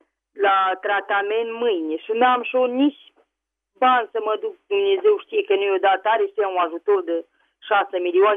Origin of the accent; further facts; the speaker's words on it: Brezoi, Vâlcea County, Romania; Brezoi, sat Valea Lustan.